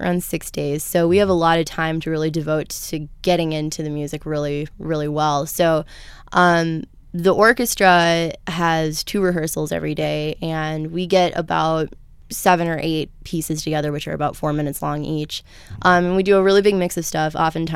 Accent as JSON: {"language": "English", "town": "Marquette", "region": "Michigan", "country": "United States", "tie": "born or raised there", "said": "I grew up in Marquette"}